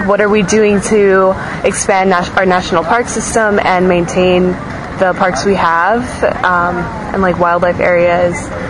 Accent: California, United States; I grew up in the Bay Area, near San Francisco.

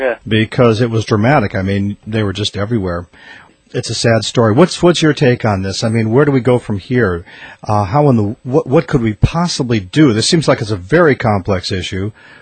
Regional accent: Wisconsin, United States; also born or lived in Minnesota; Well, I know that when I grew up in the Midwest, Wisconsin, Minnesota

